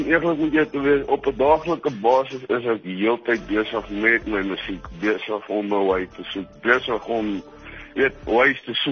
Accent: Burgersfort, Limpopo, South Africa; also born or lived in Bethel; Ek is van Burgersfort. Ik was geboren in Bethel, maar het meeste van my kinders daar in Burgersfort gebleid.

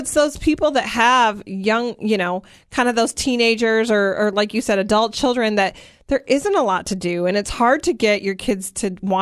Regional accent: Michigan, United States; I grew up in Michigan, and I didn't know any, I don't think I knew any business owners in the area that I grew up in.

